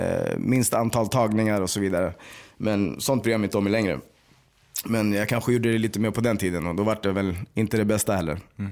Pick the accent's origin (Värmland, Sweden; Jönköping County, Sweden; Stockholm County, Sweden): Stockholm County, Sweden; Stockholm; born there; Flyttade under en veva till Örebro innan jag föddes dock. Jag är född i Rinkeby. Och de... skilde sig väl när jag var 5, tror jag. Min mamma är ifrån, hon är född i Sundsvall.